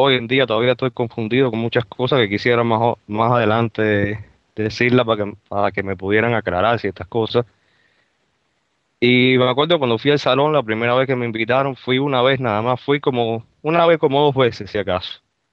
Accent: Cuba; now in Miami, United States; yo vivo acá en Miami, soy cubano

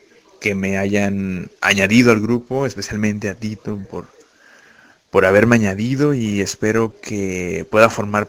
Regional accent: Mexico; yo soy de México

